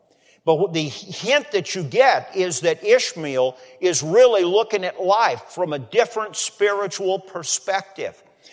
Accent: Plainfield, Indiana, United States; You know, I grew up loving the town where I was raised in Plainfield, Indiana.

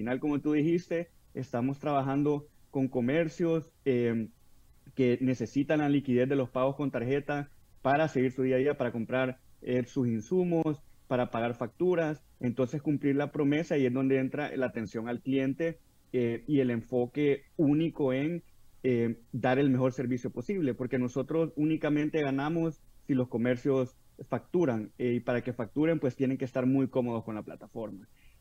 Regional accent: El Salvador; Yo decía, yo como salvadoreño decía

